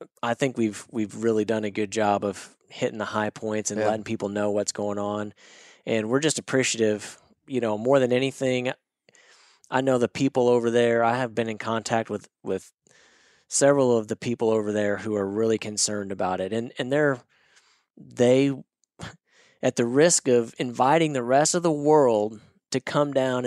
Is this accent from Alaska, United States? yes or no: no; Arkansas, United States; grew up in Northwest Arkansas. I love the Razorbacks.